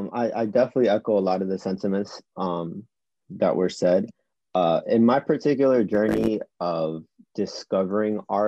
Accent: New York City, New York, United States; because I was born in Queens and raised in the city

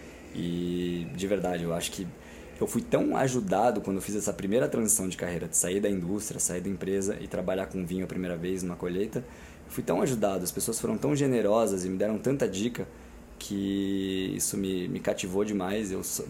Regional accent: Brazil; mas pô, eu sou brasileiro, né?

